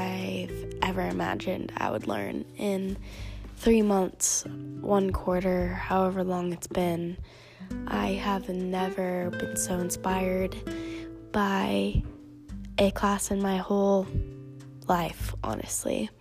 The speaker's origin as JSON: {"language": "English", "town": "Monroe", "region": "Washington", "country": "United States", "said": "So, we're from Monroe, Washington, and Monroe, Washington is very, preferably white"}